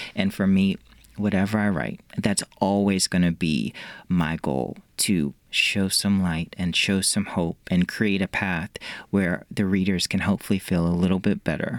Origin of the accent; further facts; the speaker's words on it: Portsmouth, Virginia, United States; I was raised in Virginia. My mom and dad, they were new to Virginia, to Portsmouth, actually.